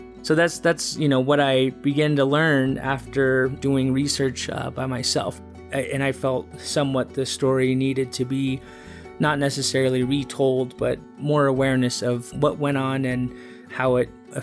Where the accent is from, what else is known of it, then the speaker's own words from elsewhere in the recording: United States; I am from the Diné tribe, the Navajo Nation.